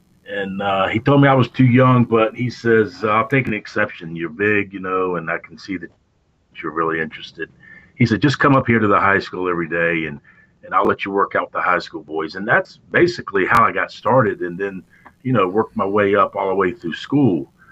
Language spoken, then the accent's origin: English; Virginia, United States; Yeah. Yeah, I grew up in Virginia.